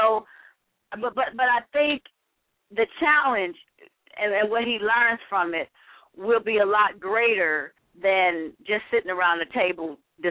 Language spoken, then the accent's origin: English; Helena, Arkansas, United States; put me back to where I was growing up in Helena, Arkansas, I would have a breakdown.